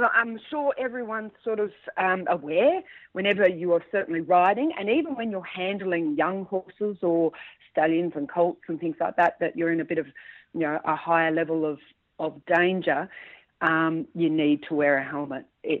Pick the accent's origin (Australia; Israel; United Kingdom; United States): Australia; Perth, Western Australia; now in Victoria, Australia; I grew up in Perth and I learnt to ride on some of the Fredericks' little show ponies